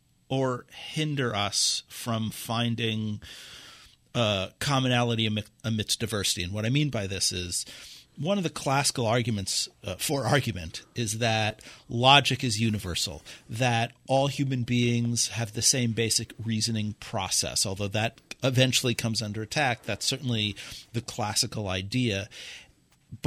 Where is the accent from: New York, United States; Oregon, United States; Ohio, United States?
New York, United States; New York City; accent: New York; I grew up in New York City in a very poor neighborhood, in a very bad neighborhood.